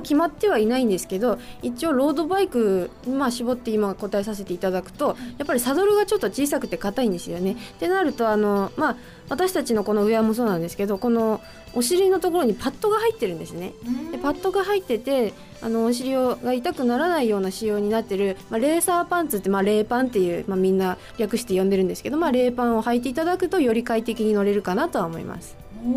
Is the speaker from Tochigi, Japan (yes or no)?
yes; Yaita, Tochigi, Japan; 矢板市は私の実家があるところで、まあ、大好きなところなので